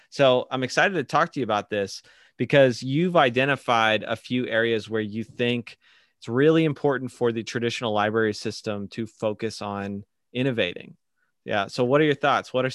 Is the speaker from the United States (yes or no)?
yes; Florida, United States; That's here in my home state of Florida.